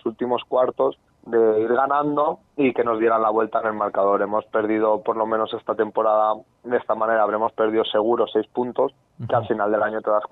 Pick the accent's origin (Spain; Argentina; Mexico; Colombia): Spain; Valencia, Valencian Community; yo me he criado toda la vida en este club, ¿vale? Yo soy de aquí de Valencia.